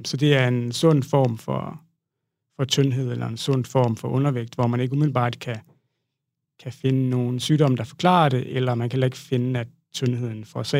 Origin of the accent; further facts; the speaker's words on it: Region of Southern Denmark, Denmark; Jeg startede ud som sproglig studerende hjemme i Sønderjylland